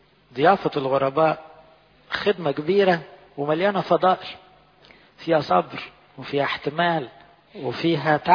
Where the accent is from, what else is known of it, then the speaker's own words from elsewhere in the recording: Egypt; والحمد لله عندنا في مصر أكثر من 80% من الشعب القبطي قديسين من النوع ده